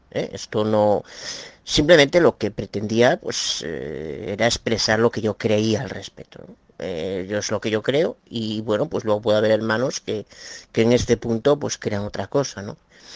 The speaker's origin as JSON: {"language": "Spanish", "region": "Galicia", "country": "Spain", "said": "Soy abogada de Galicia, España."}